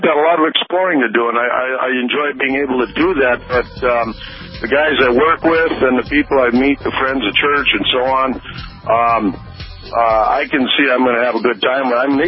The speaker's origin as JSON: {"language": "English", "region": "Michigan", "country": "United States", "tie": "born or raised there", "also_born_or_lived": "Minnesota", "lives_now": "North Dakota, United States", "said": "I came from Minnesota, but I've been in many states in the last 5 years. So I moved around quite a bit. But I grew up in Michigan and spent more years in Minnesota as a resident there. But I'm now a North Dakota resident."}